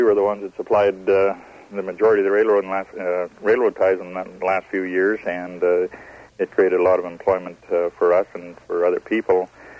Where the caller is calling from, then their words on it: Whitehorse, Yukon, Canada; I'm calling from Whitehorse.